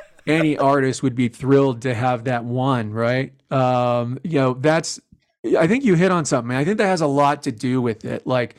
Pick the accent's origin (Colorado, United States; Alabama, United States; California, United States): Colorado, United States; Longmont; also born or lived in Boulder; You know, Bree, I grew up in Longmont and I lived in Boulder for a while.